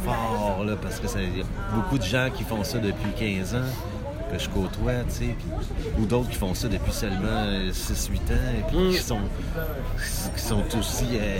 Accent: Quebec, Canada; now in France; on sent qu'on est plus rare en tant que Québécois en France qu'un Français au Québec.

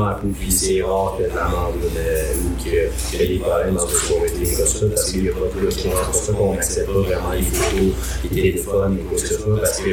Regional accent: Jonquière, Quebec, Canada; Exactement, parce que Saguenay, moi, je viens de là. Je viens de Jonquière.

